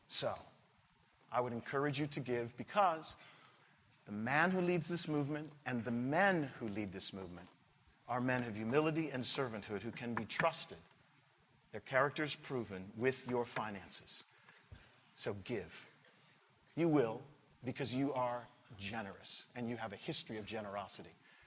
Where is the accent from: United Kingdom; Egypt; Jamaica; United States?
United Kingdom; England; As an Englishman, that's what I think he is saying to us.